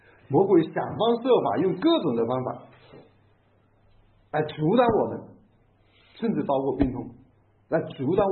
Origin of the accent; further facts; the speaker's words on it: Northeast China, China; 可能我们东北人非常高大